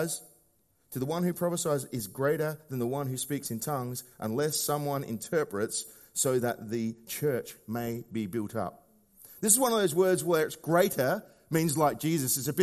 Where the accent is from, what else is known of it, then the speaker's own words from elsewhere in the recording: Australia; And I would know that as an Australian